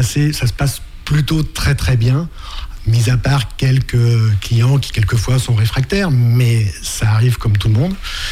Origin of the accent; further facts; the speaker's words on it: Pays de la Loire, France; also born or lived in Paris region; je suis originaire de Vendée, du bocage vendéen. Et d'accord. Après un petit passage en région parisienne, le retour aux sources était nécessaire. Et voilà, je suis arrivé sur Noirmoutier en 2007.